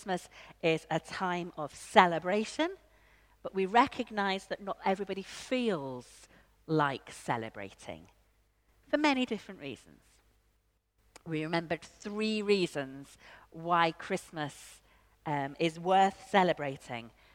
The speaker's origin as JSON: {"language": "English", "region": "Yorkshire and the Humber", "country": "United Kingdom", "said": "I can't even tell the difference between a cow and a donkey. And I'm from Yorkshire."}